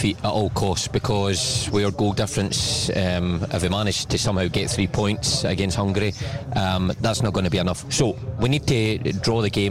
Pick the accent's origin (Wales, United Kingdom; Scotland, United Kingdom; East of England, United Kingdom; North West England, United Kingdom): Scotland, United Kingdom; being Scottish, you don't get many opportunities